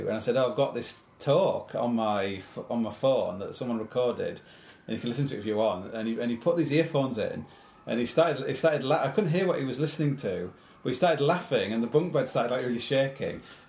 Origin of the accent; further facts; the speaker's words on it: Hull, Yorkshire and the Humber, United Kingdom; I'm from Hull. I have charisma in Hull.